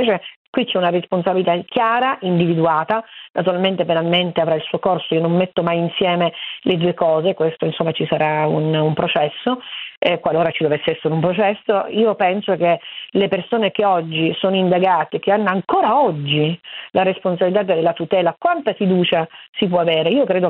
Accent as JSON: {"language": "Italian", "town": "Niscemi", "region": "Sicily", "country": "Italy", "moved": "yes"}